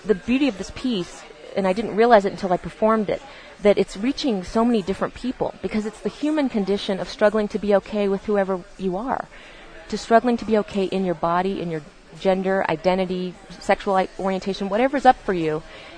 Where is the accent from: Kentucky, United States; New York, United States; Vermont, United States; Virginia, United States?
Virginia, United States; Like, is it because I grew up poor and isolated and marginalized? Or is it because I grew up gay in Virginia in a small town?